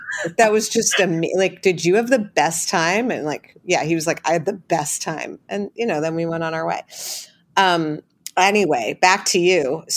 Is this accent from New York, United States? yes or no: yes; New York, United States; Like I'm such a New Yorker, I guess I've never seen that.